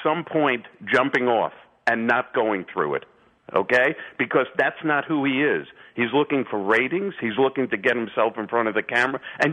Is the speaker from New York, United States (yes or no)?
yes; Brooklyn, New York, United States; Well, you know, like you, I'm from Brooklyn originally, and I'm about the same age, and I guess we've both grown up in the city. And I've moved around the country and come back about 20-some-odd years ago.